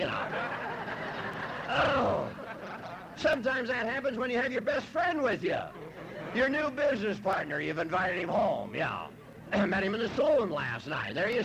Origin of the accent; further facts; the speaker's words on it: Los Angeles, California, United States; the fact I'm born and raised in L.A., and anybody born and raised in East L.A., he's got to be hacked up one way or another